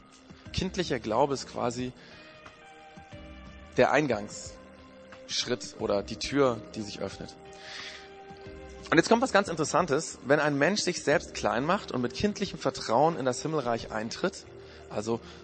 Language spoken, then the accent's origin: German; Bavaria, Germany; wo kommst denn du her? Der muss so und so Bayern sagen, ne? Aber ich meine, im Ausland, stimmt, im Ausland muss ich sagen.